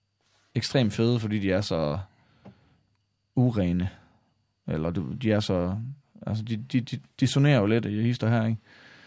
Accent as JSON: {"language": "Danish", "region": "West Coast", "country": "Denmark", "said": "ligesom vi har på Vestkysten, hvor jeg kommer fra, hvor man, når der er en person, der dør, så synger man vedkommende ud med salmer"}